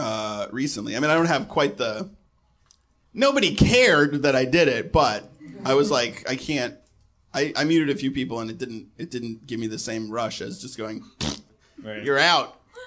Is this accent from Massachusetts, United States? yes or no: yes; Boston, Massachusetts, United States; That's what someone told me when I told them I was from Boston and they were from New York and they were like, you don't live in a real city.